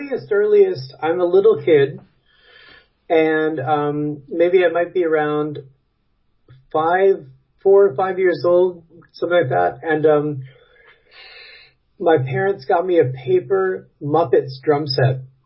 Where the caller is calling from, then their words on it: Brooklyn, New York, United States; I'm calling you from Brooklyn, New York.